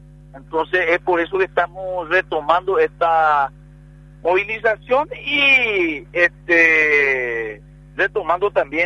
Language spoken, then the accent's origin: Spanish; Paraguay; como paraguayos